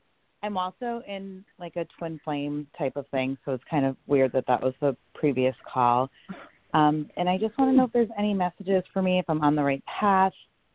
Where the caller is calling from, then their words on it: Milford, Connecticut, United States; from Milford, Connecticut.